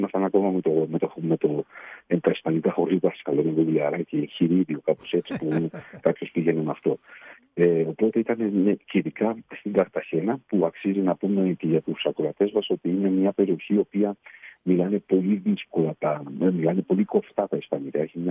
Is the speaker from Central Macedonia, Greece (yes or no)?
yes; Thessaloniki, Central Macedonia, Greece; Μεγαλώσαμε μαζί στην Τούμπα.